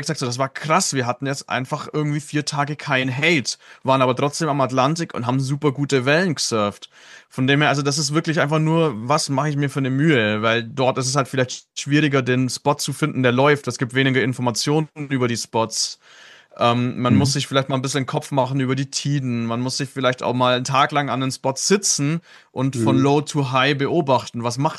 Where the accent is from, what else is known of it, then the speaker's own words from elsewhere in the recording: Southern Germany, Germany; now in Northern Germany; das ist einer der Gründe, warum ich irgendwann als Süddeutscher tatsächlich in den Norden geflohen bin.